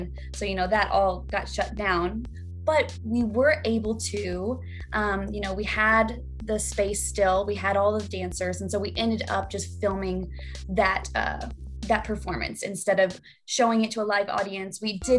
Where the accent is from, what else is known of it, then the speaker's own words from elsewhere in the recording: Illinois, United States; I moved away from Illinois, that's where I'm from, moved to California, and I started dancing in a group.